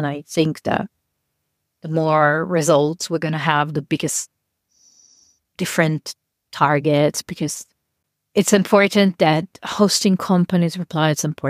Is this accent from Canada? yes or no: no; Italy; English is a second language; As you can tell from my accent, I'm extremely Italian.